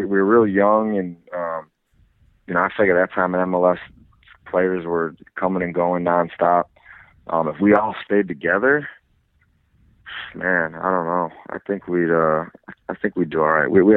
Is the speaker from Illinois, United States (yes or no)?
yes; Chicago, Illinois, United States; You know, I was from Chicago. You know, unfortunately, growing up, I didn't watch as much soccer as I, you know, probably should have.